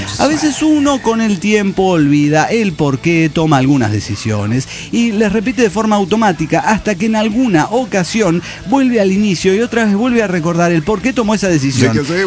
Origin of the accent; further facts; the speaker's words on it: Monterrey, Nuevo León, Mexico; de Monterrey, Nuevo León, México.